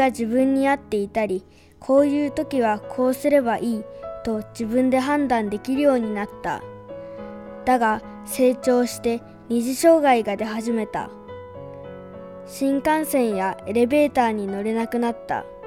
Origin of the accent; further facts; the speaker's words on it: Morioka, Iwate, Japan; 私は生まれも育ちも盛岡だ。